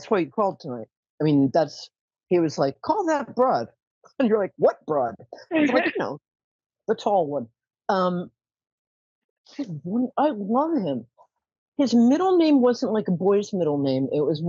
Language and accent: English; New York, United States; I'm a New Yorker. I can talk fast.